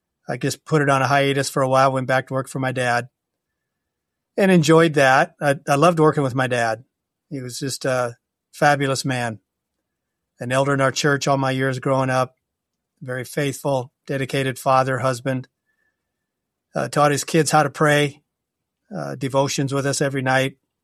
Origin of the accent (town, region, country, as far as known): Hinton, Iowa, United States; born or raised there